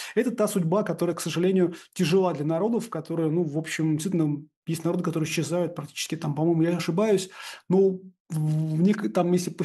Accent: Saint Petersburg, Russia; я коренной петербуржец

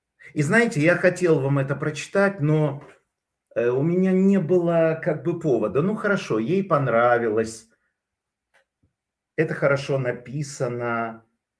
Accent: Perm, Perm Krai, Russia; moved away as an adult; я сам из России. Я прожил там 20 лет и уехал в 2000 году. Сегодня в новостях я увидел, что над Пермью, городом, где я родился

